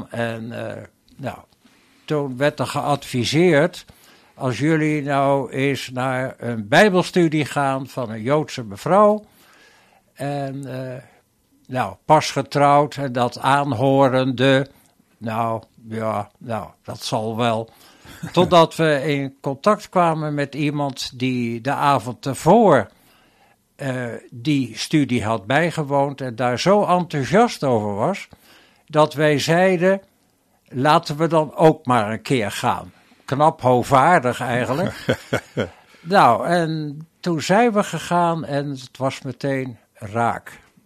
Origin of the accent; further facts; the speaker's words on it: Voorschoten, South Holland, Netherlands; also born or lived in The Hague; now in Waddinxveen, Netherlands; ik kom uit Voorschoten, dus dichter bij Den Haag. En lang in Den Haag gewoond. En toen we gingen trouwen, toen was daar de mogelijkheid in Waddinxveen om een huis te kopen. En zo zijn we in Waddinxveen terechtgekomen.